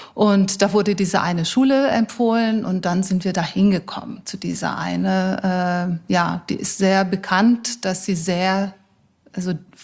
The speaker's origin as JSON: {"language": "German", "country": "Brazil", "said": "Und ich fühle mich als Brasilianerin dann."}